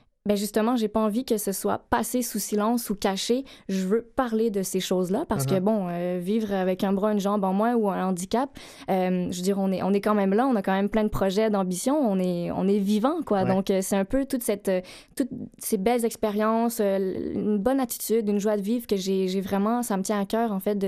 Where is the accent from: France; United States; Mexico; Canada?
Canada; Laval, Quebec; Et moi, j'ai grandi à Laval.